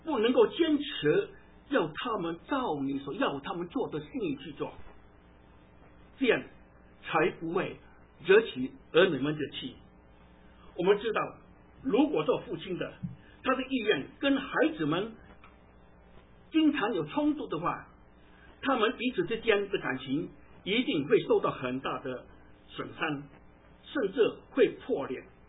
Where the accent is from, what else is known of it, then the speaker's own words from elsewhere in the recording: China; 特别我们中国人，或者在说从大陆来的